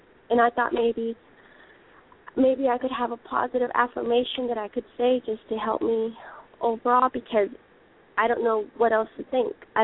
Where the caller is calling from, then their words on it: Maryland, United States; I'm calling from the state of Maryland.